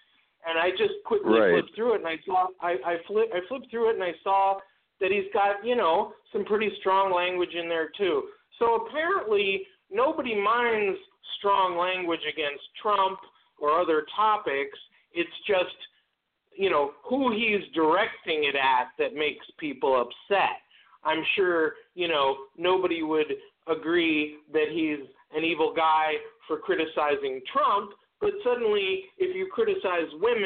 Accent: New York, United States; I'm from New York. I'm a big boy. I can take criticism.

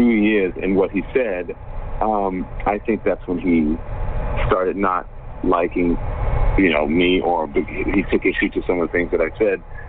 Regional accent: United States; And my truth is that I'm an American who happens to be a journalist

